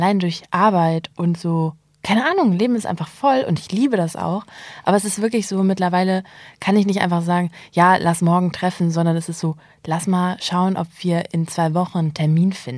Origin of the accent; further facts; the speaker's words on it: Kiel, Schleswig-Holstein, Germany; in Kiel, in meiner Heimatstadt